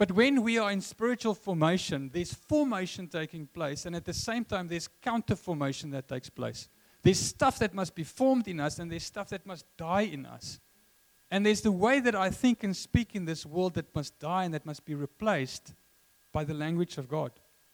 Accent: Free State, South Africa; I grew up in the Free State as an Afrikaner Oki.

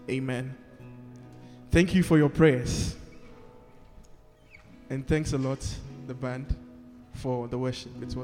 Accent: Ghana; And if you are guessing where I'm from, your guess is right. I'm from Africa, number one. Number two, Africa is a big space. So where in Africa am I from? I'm from Ghana.

